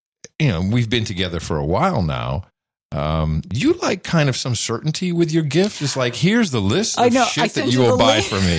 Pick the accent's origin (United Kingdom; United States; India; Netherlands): Netherlands; the culture that I grew up in the Netherlands is the birthday.